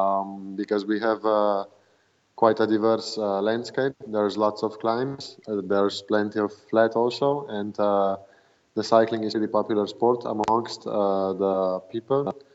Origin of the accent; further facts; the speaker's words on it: Slovenia; that would be my neighbor from my village in Slovenia. I grew up in the mountains, in a mountainous region.